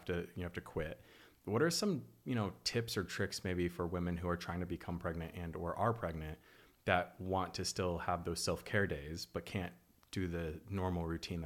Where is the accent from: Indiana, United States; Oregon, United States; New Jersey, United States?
Indiana, United States; Indianapolis; because I was born in Indianapolis and we both were, you know, raised in the Midwest.